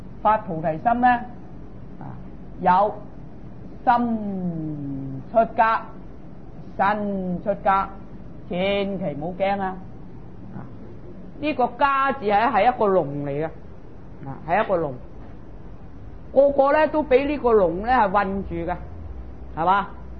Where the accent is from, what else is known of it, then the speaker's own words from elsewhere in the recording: China; 我哋中国人话：智不立如无陀之舟，无含之马